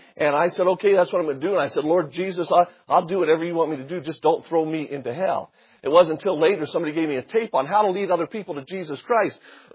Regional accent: Las Vegas, Nevada, United States; I was born and raised in Las Vegas.

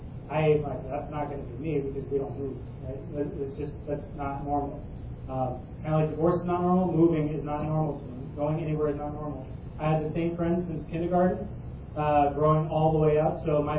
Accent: Arizona, United States; born there; So just to give you guys an idea, I was born in Arizona.

